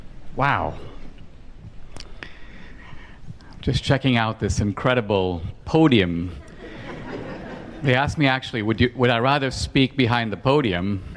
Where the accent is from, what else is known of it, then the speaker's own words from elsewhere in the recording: India; now in United States; the dream of my generation growing up in India was pretty much how to get the heck out of India.